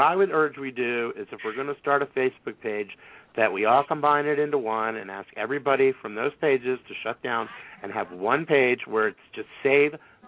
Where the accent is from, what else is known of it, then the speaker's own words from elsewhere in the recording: Baltimore, Maryland, United States; I grew up in Baltimore, okay?